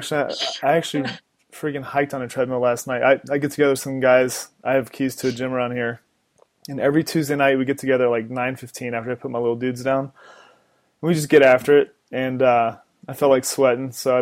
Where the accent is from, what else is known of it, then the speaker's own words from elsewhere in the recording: Florida, United States; I grew up in South Florida and there's adventure there, but it's not, I live in Colorado now.